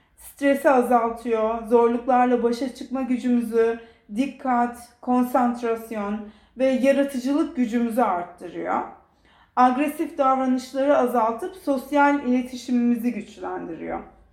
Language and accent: Turkish; Ankara, Turkey; now in Australia; Ben mesela Ankara'da büyüdüm. Küçükken bir meyveyi bile dalından kopardığımı hatırlamam. Avustralya'ya geldiğimden beri bu bağı yeniden kurmaya çalışıyorum.